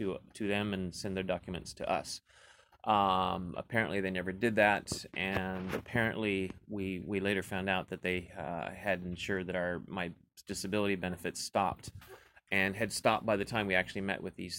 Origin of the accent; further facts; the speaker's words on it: Orange, California, United States; born there; I was born in Orange, California.